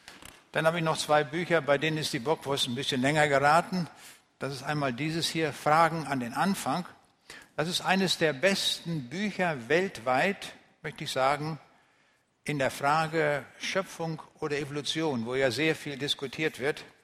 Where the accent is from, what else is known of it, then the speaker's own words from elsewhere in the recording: Braunschweig, Lower Saxony, Germany; Ich komme aus Braunschweig, wer das hier nicht so kennt